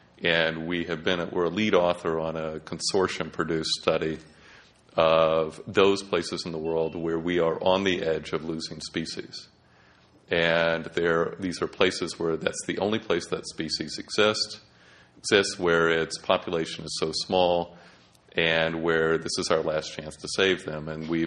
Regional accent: Atlanta, Georgia, United States; Yeah, I grew up in Atlanta, Georgia, in what has been set aside as a Civil War battlefield

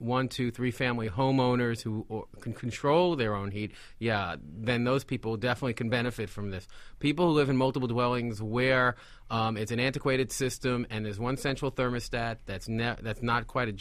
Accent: New York City, New York, United States; And I come from New York, I said, what?

